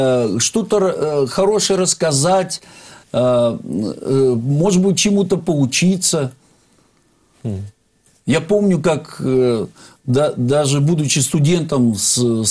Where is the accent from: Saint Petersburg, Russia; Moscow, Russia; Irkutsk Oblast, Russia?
Irkutsk Oblast, Russia; Irkutsk; сам я из Иркутска